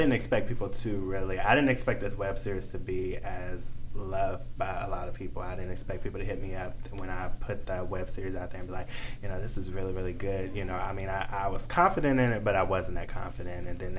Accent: Virginia Beach, Virginia, United States; also born or lived in Washington, D.C.; I was born in Washington, D.C. I grew up in I grew up in Southern Virginia, which is Virginia Beach, Virginia.

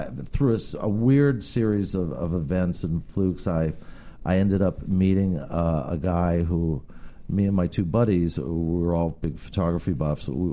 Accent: Forest Hills, New York, United States; I grew up in Forest Hills, New York, in Queens

